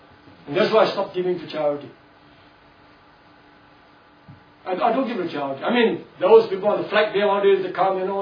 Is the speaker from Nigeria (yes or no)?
no; Singapore; Now here we are, okay, I'm a Singaporean.